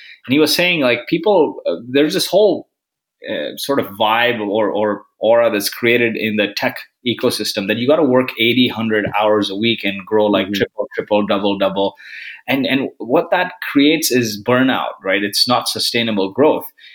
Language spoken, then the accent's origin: English; Canada; now in San Francisco, United States; I'm Canadian through and through.